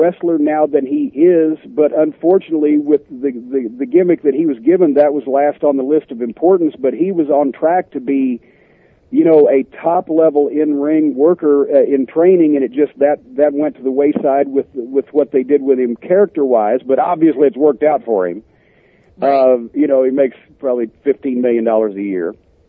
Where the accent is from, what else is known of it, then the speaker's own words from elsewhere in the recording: Louisville, Kentucky, United States; I will be also in Louisville, here my hometown, July 26th through 28th at Fandom Fest and Fright Night Film Fest